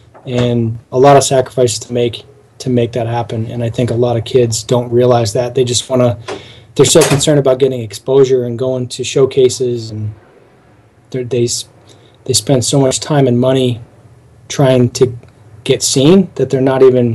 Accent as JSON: {"language": "English", "region": "Northeast", "country": "United States", "said": "I'm from the Northeast."}